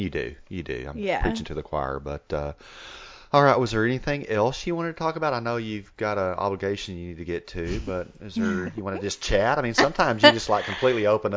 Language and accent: English; Texas, United States; now in Atlanta, United States; I'm from the Atlanta area, you know, originally from Texas, but yeah, the Southeast.